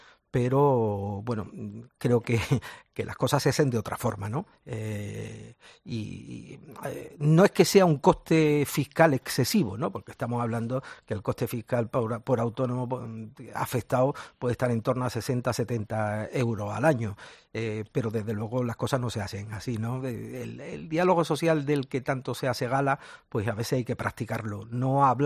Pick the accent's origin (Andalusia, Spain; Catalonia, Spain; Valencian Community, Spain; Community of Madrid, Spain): Andalusia, Spain; yo como andaluz, desde luego, claro que lo apoyo